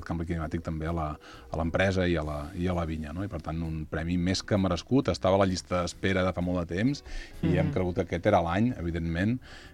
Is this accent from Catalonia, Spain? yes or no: yes; Catalonia, Spain; jo crec que tothom que som del Penedès